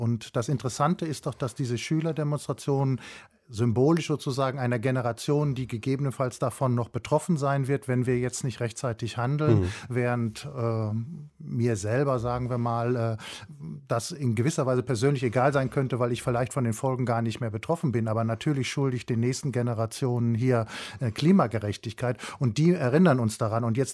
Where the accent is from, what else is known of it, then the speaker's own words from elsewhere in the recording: North Rhine-Westphalia, Germany; now in Berlin, Germany; Ich bin ja im Ruhrgebiet groß geworden und das war schon noch rheinisches Einzugsgebiet.